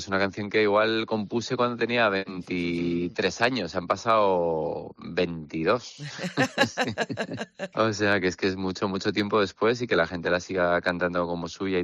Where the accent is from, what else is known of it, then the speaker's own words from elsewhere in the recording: Madrid, Community of Madrid, Spain; Yo empezaba a surfear ahí cuando era un chavalín y soy el típico madrileño que va a surfear a Santander, que de eso está lleno Somo, ¿no? Y además soy de los madrileños que surfean en Santander, que odia a los madrileños que surfean en Santander.